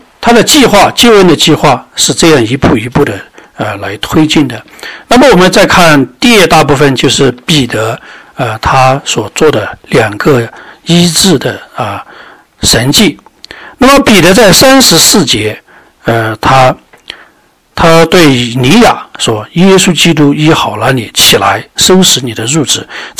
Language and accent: Chinese; China; 所以其实我们中国人呢，他也是